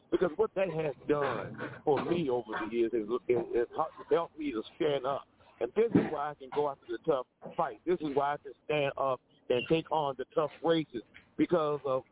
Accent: Homestead, Florida, United States; I'm a native Floridian. I grew up in Homestead, Florida.

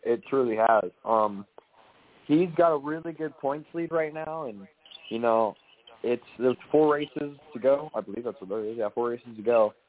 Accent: Las Vegas, Nevada, United States; That's my house. That's where I, you know, run a lot, and it's my hometown.

